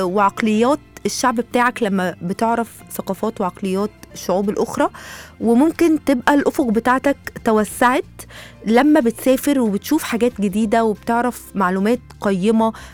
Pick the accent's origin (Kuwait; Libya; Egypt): Egypt; عن عادات وتقاليد عندنا في مصر برضو يقولها لنا